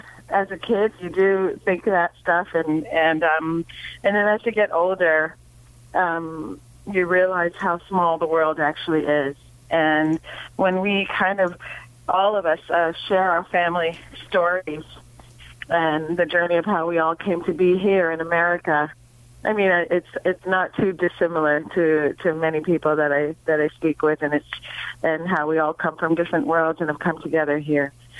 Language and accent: English; Kentucky, United States; I know it was when I was a kid, you know, well, in Kentucky, growing up in Kentucky, you could turn on the TV